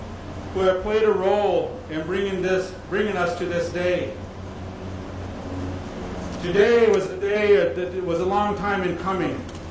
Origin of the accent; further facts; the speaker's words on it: Tucson, Arizona, United States; I grew up in an urban community. I grew up in Tucson. I grew up on the streets of South Tucson.